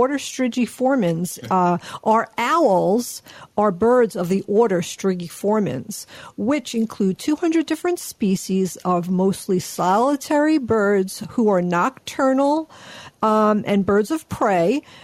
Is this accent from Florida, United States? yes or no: no; Long Island, New York, United States; Now, when I talk about Jones Beach, I grew up on Long Island.